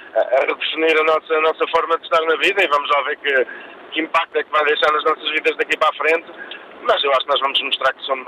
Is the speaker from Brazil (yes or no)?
no; Coimbra, Centro, Portugal; Nós somos de Coimbra.